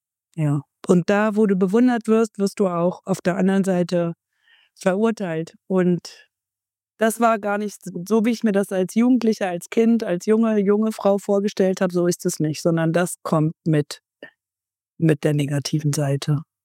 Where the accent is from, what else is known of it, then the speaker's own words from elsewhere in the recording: Marburg, Hesse, Germany; weil die Stadtbibliothek in Marburg, wo ich aufgewachsen bin, die hatte ich relativ schnell durch für meine Altersgruppe